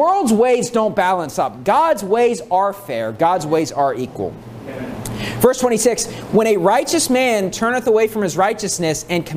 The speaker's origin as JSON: {"language": "English", "country": "United States", "said": "I'm an American, okay?"}